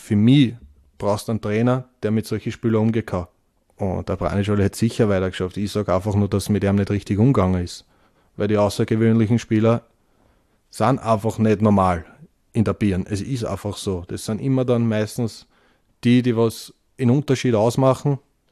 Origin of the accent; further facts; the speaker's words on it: Vienna, Austria; Als Wiener dann eigentlich komplett super reingespielt quasi in das Dorf Langenrohr.